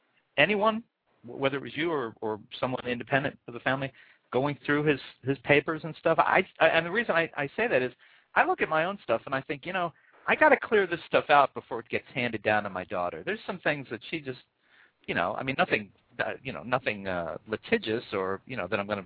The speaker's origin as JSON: {"language": "English", "region": "New Jersey", "country": "United States", "tie": "born or raised there", "said": "growing up in New Jersey many, many years ago."}